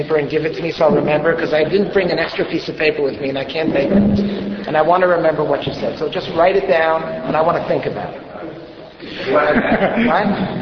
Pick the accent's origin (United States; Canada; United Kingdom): United States; Teaneck, New Jersey; In my hometown, where I live now, in Teaneck, New Jersey, there was a whole tumult